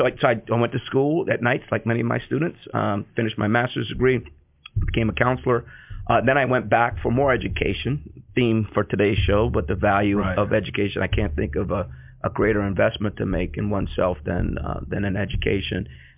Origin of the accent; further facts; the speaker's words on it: Bloomfield, United States; My mother is from a small island called Nevis near St. Kitts, and so. So, you know, that's kind of my roots. And I grew up in Bloomfield.